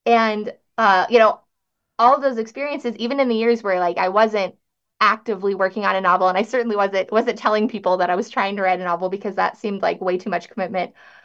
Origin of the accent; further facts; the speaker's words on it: Idaho, United States; I am a nobody from Idaho, like not in a negative way. I just am. I've lived in rural North Idaho my entire life.